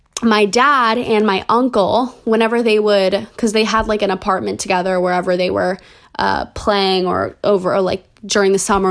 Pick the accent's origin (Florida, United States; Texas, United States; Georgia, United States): Florida, United States; Fort Lauderdale; I didn't grow up in LA. I grew up in Florida.